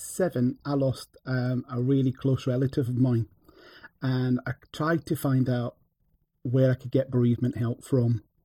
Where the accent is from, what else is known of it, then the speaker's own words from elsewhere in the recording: Scotland, United Kingdom; now in England; being Scottish and brought up in the Scottish church, as a Protestant, I got married in a Christian church in England